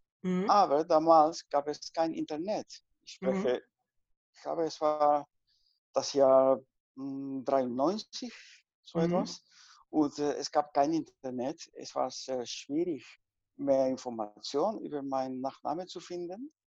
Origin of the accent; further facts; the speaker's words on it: Peru; German is a second language; moved away as an adult; now in Netherlands; ich bin in Peru geboren. Ich habe da 32 Jahre gelebt und momentan lebe ich schon 23 Jahre in den Niederlanden, weil meine Frau Niederländerin ist.